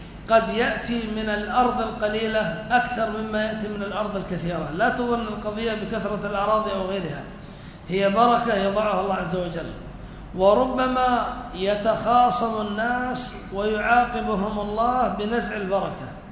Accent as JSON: {"language": "Arabic", "country": "Yemen", "said": "منها مثل حزب الرشاد عندنا في اليمن؟"}